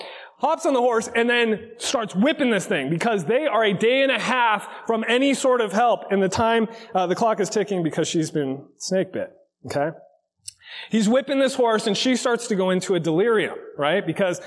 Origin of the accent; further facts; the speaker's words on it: Arizona, United States; I grew up in Arizona. There's a lot of poisonous things in Arizona.